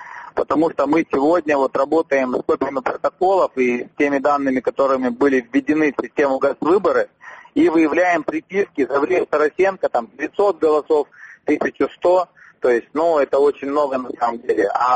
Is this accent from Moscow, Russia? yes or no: no; Lesozavodsk, Primorsky Krai, Russia; Ну и то, что я сам местный, я родился в Лесозаводске.